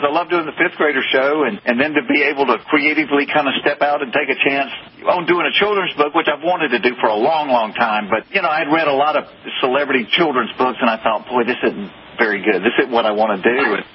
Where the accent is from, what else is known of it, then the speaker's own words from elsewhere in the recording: the South, United States; accent: Southern; Yeah, I'm not faking this accent. I am from the South.